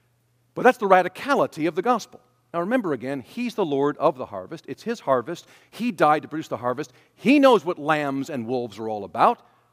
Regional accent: Taiwan; We grew up in Taiwan, and he would often go to the mountains where the Aborigines, the Taiwanese, lived.

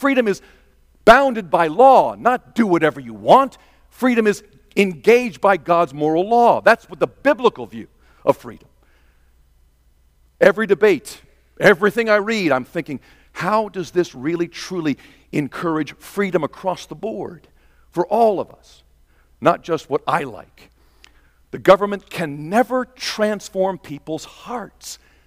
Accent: Taiwan; I grew up in Taiwan, where millions of Chinese had to run for their lives from mainland China under Mao's glorious revolution.

